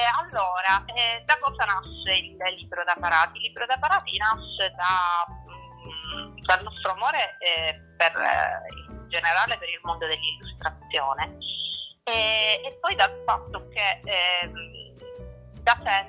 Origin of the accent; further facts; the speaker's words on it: Syracuse, Sicily, Italy; accent: Sicilian; non volevo però andare via dalla mia terra, che è come si sente anche semplicemente dall'accento, cioè la Sicilia, in particolare Siracusa.